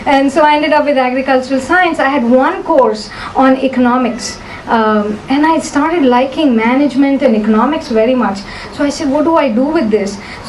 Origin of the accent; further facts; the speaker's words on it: Hyderabad, Telangana, India; I'm very, very happy to be back here in India. Of course, I was born here in Hyderabad. And I went to school and college in Hyderabad.